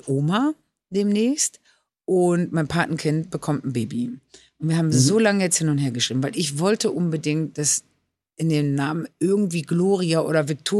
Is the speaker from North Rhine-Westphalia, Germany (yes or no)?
yes; Cologne, North Rhine-Westphalia, Germany; born there; now in Hamburg, Germany